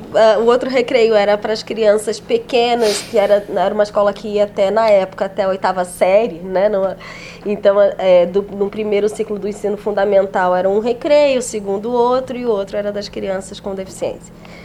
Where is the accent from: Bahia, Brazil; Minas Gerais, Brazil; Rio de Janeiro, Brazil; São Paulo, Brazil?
Rio de Janeiro, Brazil; born there; eu nasci no Rio de Janeiro, né? E aí eu estudava numa escola pública municipal